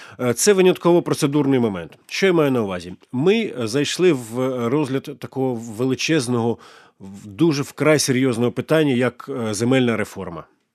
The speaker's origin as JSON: {"language": "Ukrainian", "region": "Cherkasy Oblast", "country": "Ukraine", "tie": "born or raised there", "said": "Коли і на моїй рідній Черкащині те саме, що і в місті Києві, в столиці України"}